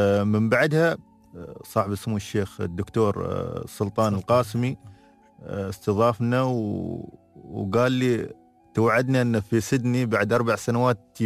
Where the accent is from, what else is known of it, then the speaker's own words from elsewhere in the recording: Fujairah, United Arab Emirates; وطبعا كان العائق بيني وبين أن أنا من الفجيرة